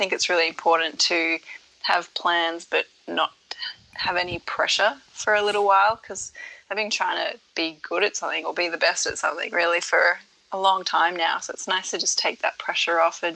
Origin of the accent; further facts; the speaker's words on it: Canberra, Australian Capital Territory, Australia; I'm from Canberra, and just seeing my family